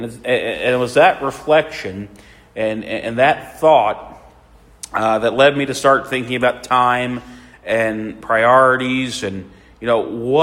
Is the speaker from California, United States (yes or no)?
no; Philadelphia, Pennsylvania, United States; I was looking at some old photos of the church that I grew up at back in Philadelphia